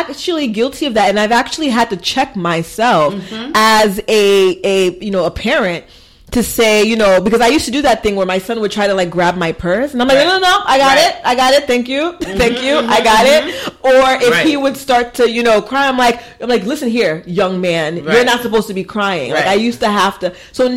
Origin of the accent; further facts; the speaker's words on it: Haiti; being West Indian, being Haitian, domestic violence is not something you speak about.